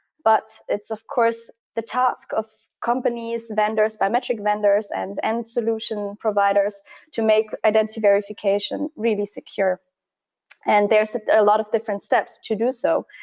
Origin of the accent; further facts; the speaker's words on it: Germany; I'm from Germany.